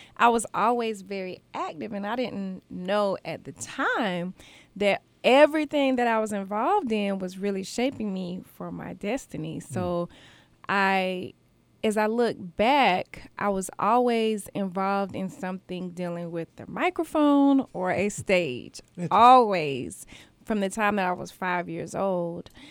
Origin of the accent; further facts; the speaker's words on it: Augusta, Georgia, United States; Well, I grew up here in Augusta, Georgia. I started in Richmond County at C.T. Walker. And then my family moved to Columbia County, and then we moved back to Richmond County.